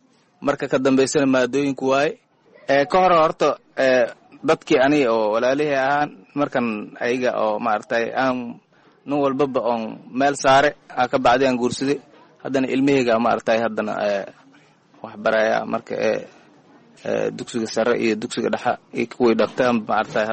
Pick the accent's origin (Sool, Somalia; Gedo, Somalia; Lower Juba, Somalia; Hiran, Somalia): Gedo, Somalia; Bardheere; born or raised there; moved away